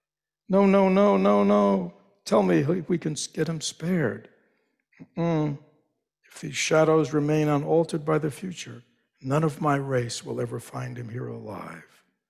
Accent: New York, United States; I grew up in New York, it's like going down Fifth Avenue

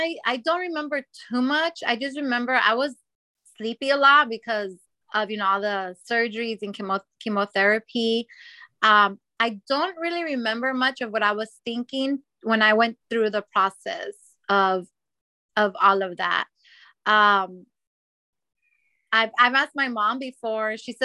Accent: Arizona, United States; Well, like you mentioned, I'm from Arizona, and I'm actually completely blind.

